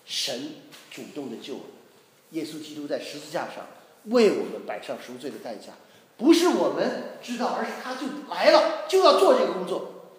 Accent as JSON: {"language": "Chinese", "town": "Xi'an", "region": "Shaanxi", "country": "China", "tie": "born or raised there", "said": "因为我和我哥哥我姐姐我们三个兄弟姐妹，那我们都是西安长大的嘛。西安是陕西哈，西安比较特别，是比较干燥的地方"}